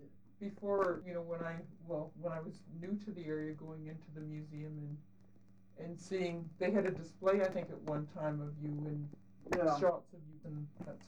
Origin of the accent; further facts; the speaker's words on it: Ontario, Canada; born there; also born or lived in British Columbia; Well, I was born in Ontario, but I lived in Stewart, BC.